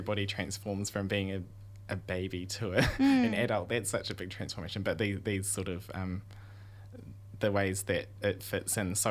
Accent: Hokitika, West Coast, New Zealand; I tū pāke au ki Hokitika. I grew up in Hokitika in the South Island. I'm an artist.

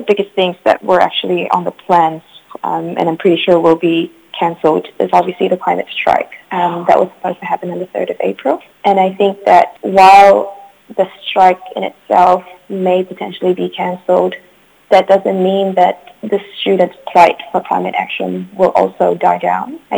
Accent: Philippines; now in New Zealand; So as I mentioned before, I'm also from the Philippines.

